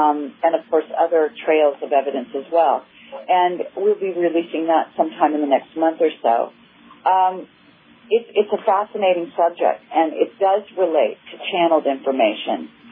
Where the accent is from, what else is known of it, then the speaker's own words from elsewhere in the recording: Cupertino, California, United States; Well, I grew up in Cupertino and the Saratoga area.